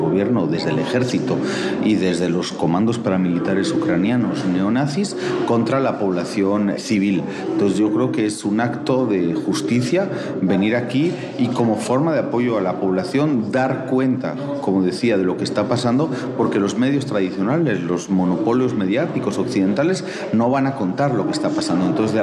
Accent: Basque Country, Spain; born there; especialmente en mi caso, que además soy vasco de nacimiento

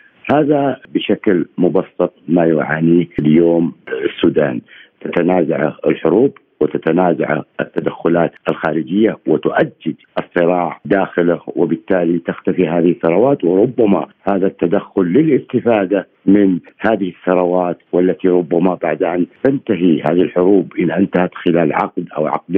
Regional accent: Saudi Arabia; شوفي، أنا كمواطن خليجي وتحديدا كمواطن سعودي

